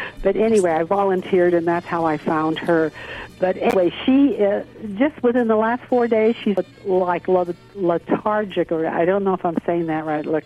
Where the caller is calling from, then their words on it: South Lake Tahoe, California, United States; I'm calling from South Lake Tahoe, California.